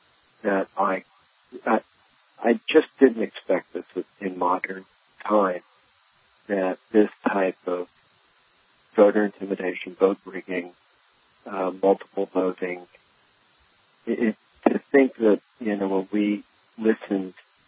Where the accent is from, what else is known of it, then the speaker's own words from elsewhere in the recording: Philadelphia, Pennsylvania, United States; Well, I grew up in Center City.